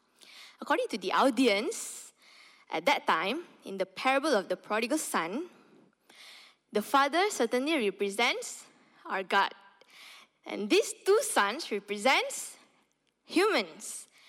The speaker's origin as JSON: {"language": "English", "country": "Indonesia", "second_language": "English", "said": "I come along from Indonesia, right?"}